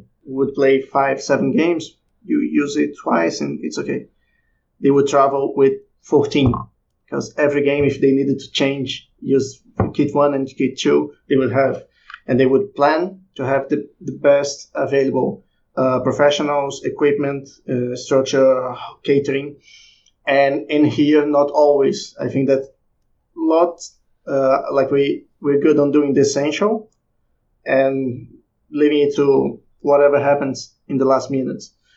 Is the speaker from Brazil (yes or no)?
yes; Rio de Janeiro, Brazil; now in Hereford, United Kingdom; I'm from Rio de Janeiro, which is one of the biggest cities in the world. And I moved to Hereford, which is a small town in England, gotcha. In the countryside, in the border with Wales.